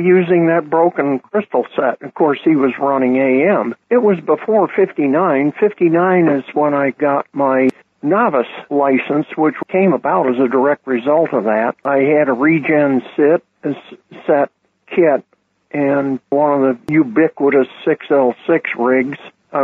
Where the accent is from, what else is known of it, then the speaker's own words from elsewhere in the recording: Ithaca, New York, United States; Ithaca, New York. I spent most of my life here. I was born in Western New York, but my father had a job in the defense industry, and we moved every year.